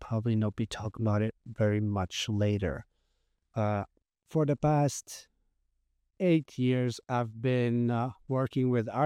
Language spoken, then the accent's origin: English; Riga, Latvia; first language Latvian; English is a second language; going to be mainly in English, but I am from Riga, Latvia, and there's some amazing people here that I also want to showcase. And those conversations most likely will be in Latvian, my native language.